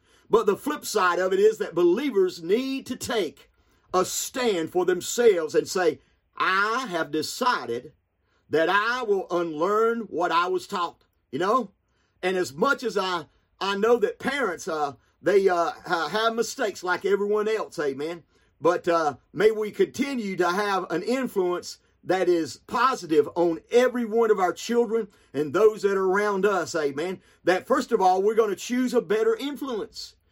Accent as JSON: {"language": "English", "region": "the South", "country": "United States", "said": "Because they know I'm a Southerner. I talk like a Southerner, you know."}